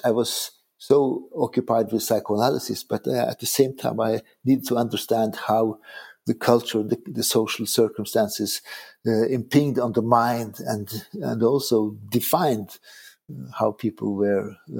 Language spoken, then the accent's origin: English; Norway; I am a so-called after the war child, and growing up in Norway after the Germans left